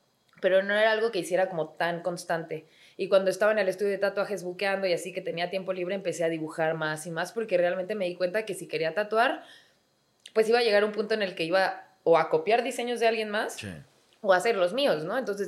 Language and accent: Spanish; Mexico City, Mexico; Soy chilanga, okay. Sí. Tal vez vine cuando estaba muy chiquita